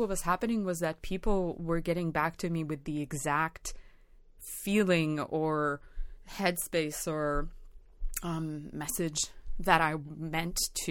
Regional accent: Montreal, Quebec, Canada; I am a musician from Montreal.

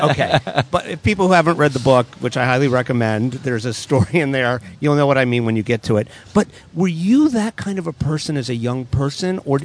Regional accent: Florida, United States; It was the same way for me, and I grew up in Florida.

